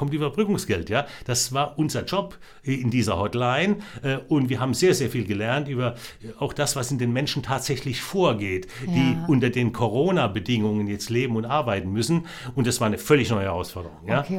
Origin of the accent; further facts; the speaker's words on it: Rhineland-Palatinate, Germany; Im Augenblick in Hessen, ich bin ja aus der Pfalz, ne? Das muss man ja auch sagen, ich bin ja ein sogenannter bewusster Wahlhesse seit 99, nicht? Kenne Rheinland-Pfalz dann im Wesentlichen auch, komme aus dem Großraum Kurpfalz, bin in Hessen sehr gerne im Taunus eigentlich unterwegs